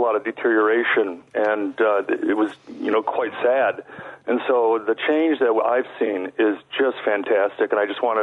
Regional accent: Homewood, Illinois, United States; I grew up in Homewood. I've been going to the forest preserves all my life.

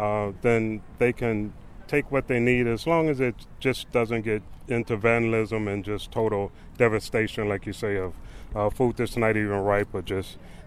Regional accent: Chicago, Illinois, United States; I was raised in Chicago, 55th and Union, 61st and Morgan, in that area.

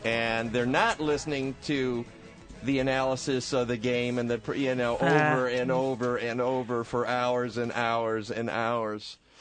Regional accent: Detroit, Michigan, United States; But you get used to that growing up in the Detroit area.

